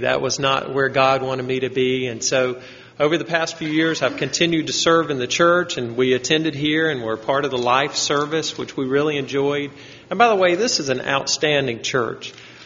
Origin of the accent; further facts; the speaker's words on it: Salisbury, North Carolina, United States; I grew up in Salisbury. There were 25,000 people or so in Salisbury 25 years ago.